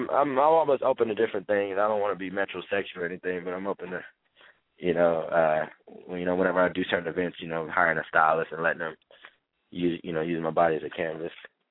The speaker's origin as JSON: {"language": "English", "town": "Kansas City", "region": "Missouri", "country": "United States", "said": "Everybody calls me … the only hat I wear. I'm from Kansas City."}